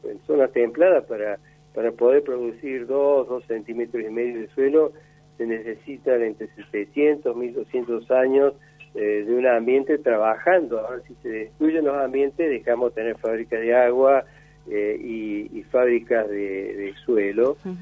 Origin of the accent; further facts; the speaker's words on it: Córdoba, Argentina; para quienes somos de Córdoba, es hasta un poco enojoso ver cómo se vende una imagen que en realidad no existe.